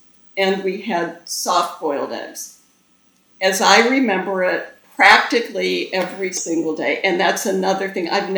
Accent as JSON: {"language": "English", "town": "Detroit", "region": "Michigan", "country": "United States", "tie": "born or raised there", "said": "That same year, my mother was teaching way far out. I grew up in Detroit. She was teaching, way far out in the suburbs."}